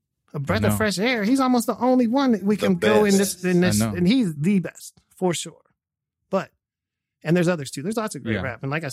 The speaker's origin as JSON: {"language": "English", "town": "Houston", "region": "Texas", "country": "United States", "said": "I come from Houston from the days when the … lost their distribution"}